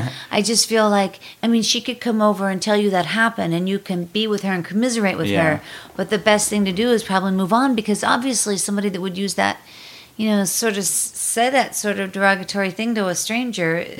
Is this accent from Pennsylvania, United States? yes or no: yes; Pittsburgh, Pennsylvania, United States; And so she's from Pittsburgh. I'm from Pittsburgh.